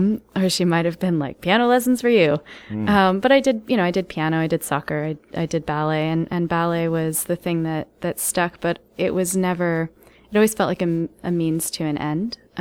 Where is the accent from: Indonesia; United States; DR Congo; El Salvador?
United States; Los Angeles, California; also born or lived in England; So I was born in Los Angeles. My whole family's English. I went back and forth between Los Angeles and a few places in England as a kid.